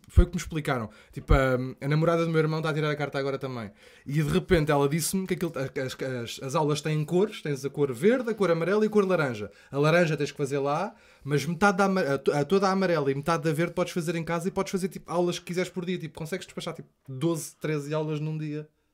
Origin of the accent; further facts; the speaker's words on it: Chelas, Lisbon, Portugal; also born or lived in Braço de Prata; É tudo meio lá perto. Eu sou de Chelas.